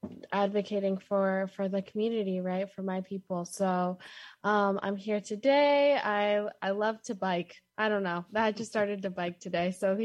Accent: New York, United States; I'm from Skodak, New York, so I'm on the local side. I'm first-gen immigrant, a Chicana, and Mixteca.

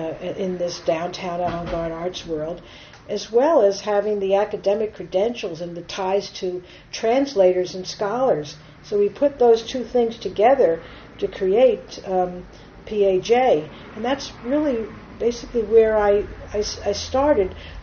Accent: New Jersey, United States; I grew up in New Jersey

